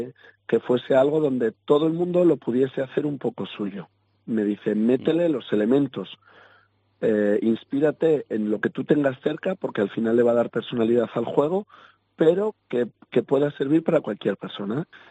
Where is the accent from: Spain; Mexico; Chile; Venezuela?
Spain; Zamora, Castile and León; al final yo soy zamorano y quería representar la Semana Santa de aquí